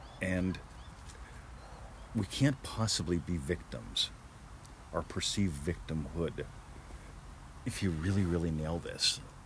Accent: United States; I'm an American living in the U.S.

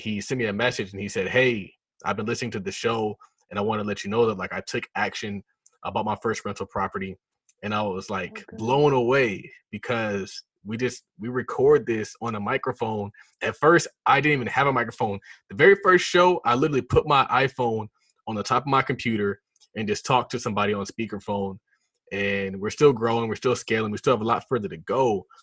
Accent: Nigeria; So yeah, I'm Nigerian.

